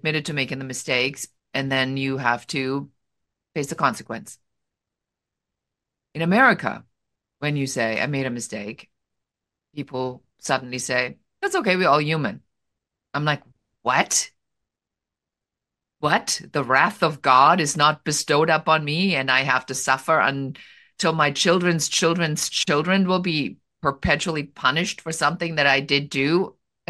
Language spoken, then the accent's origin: English; Germany; moved away as an adult; Yeah, so my origin story begins in Germany. I'm a first generation immigrant, so I grew up and lived in Germany and started my career in Germany.